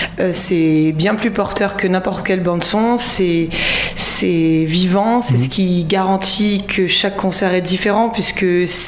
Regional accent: France; born there; Non, moi je suis née en France. C'est pour ça que je suis franco-québécoise et pas québécoise tout court.

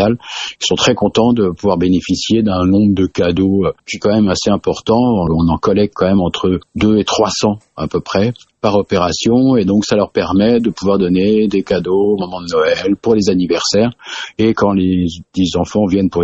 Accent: Hauts-de-France, France; On a commencé effectivement ce système de collecte parce que je viens du Nord.

